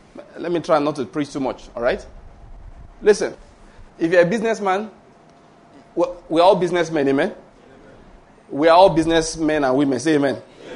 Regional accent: Western Nigeria, Nigeria; now in Enugu, Nigeria; I'm from, naturally speaking, I'm from Western Nigeria.

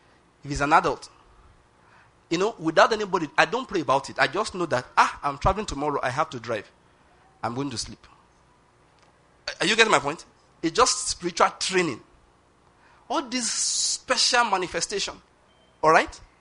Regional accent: Ondo, Nigeria; I realize that my wife is from Delta State and I'm from Ondo State.

